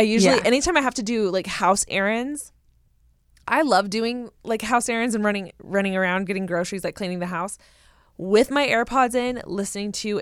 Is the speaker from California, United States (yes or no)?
yes; California, United States; Like, I'm from Southern California. I've heard about San Diego. I've heard about LA.